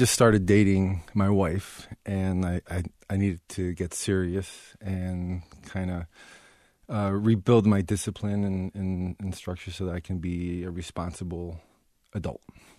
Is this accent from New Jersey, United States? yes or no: yes; New Jersey, United States; I was born and raised in Jersey, right?